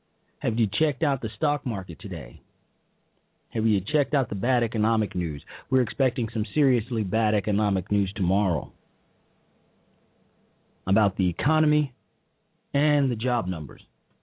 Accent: Chicago, Illinois, United States; He is from Chicago. He is a native of my hometown.

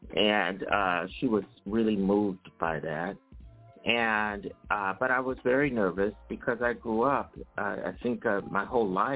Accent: Philadelphia, Pennsylvania, United States; as you guys know, I'm from Philadelphia.

